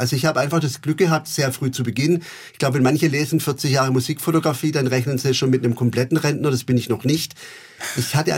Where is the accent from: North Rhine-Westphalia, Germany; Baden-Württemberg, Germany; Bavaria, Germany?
Baden-Württemberg, Germany; Kleinsachsenheim; also born or lived in Bietigheim-Bissingen; Bin da geboren, bin 5 Kilometer entfernt aufgewachsen in Kleinsachsenheim und ich bin wirklich Bietigheim-Bissinger durch und durch. Ich ging da auf die Schule